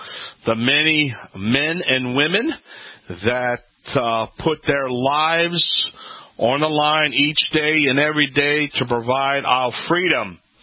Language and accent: English; Louisiana, United States; Hello, everyone.